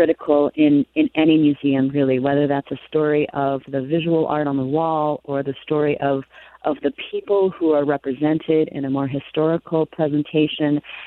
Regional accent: Minneapolis, Minnesota, United States; I grew up in Minneapolis

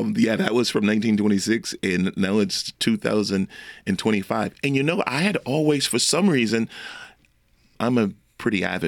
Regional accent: New Orleans, Louisiana, United States; I did exactly what I knew from growing up in Pigeon Town.

